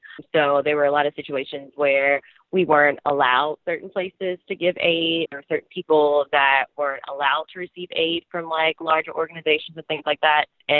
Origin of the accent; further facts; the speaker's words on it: Mobile, Alabama, United States; I'm from Mobile, Alabama